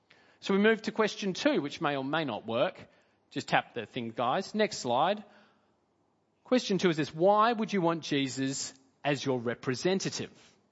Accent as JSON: {"language": "English", "country": "Australia", "said": "I'm an Aussie and they are our representative."}